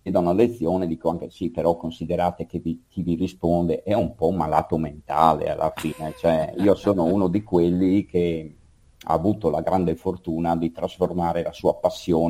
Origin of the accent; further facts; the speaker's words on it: Udine, Friuli-Venezia Giulia, Italy; io sono friulano, io sono nativo di Udine, anche se vivo in provincia di Pordenone